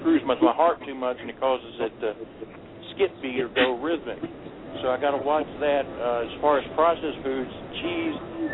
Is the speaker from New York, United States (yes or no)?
no; Thomasburg, Virginia, United States; I'm from Thomasburg, Virginia. I'm not too far from where you was in Greenfield Hill.